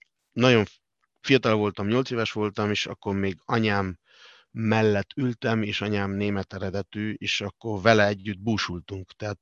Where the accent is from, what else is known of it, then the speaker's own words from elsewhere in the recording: Argentina; Hungarian is a second language; mi nagy részben spanyoloktól, meg olaszoktól származunk Dél-Amerikából